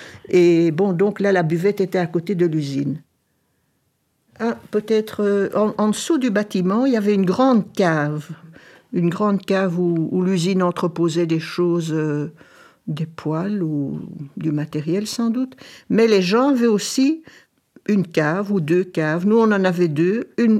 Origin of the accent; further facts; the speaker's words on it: Brussels, Belgium; born there; Moi, je suis née à Bruxelles, à l'hôpital Saint-Pierre. Et puis, j'ai habité au Familistère Godin, parce que mon père travaillait à l'usine des poêles Godin. Et j'y ai vécu jusqu'en 1964